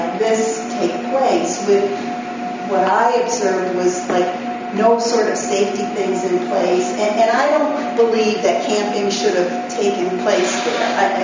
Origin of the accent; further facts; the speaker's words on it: South Pomfret, Vermont, United States; from South Pomfret.